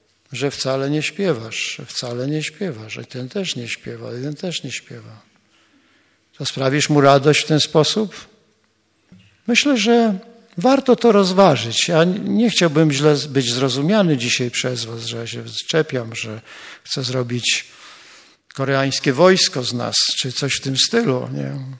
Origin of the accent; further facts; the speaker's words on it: Gdańsk, Pomeranian Voivodeship, Poland; bo jestem z Gdańska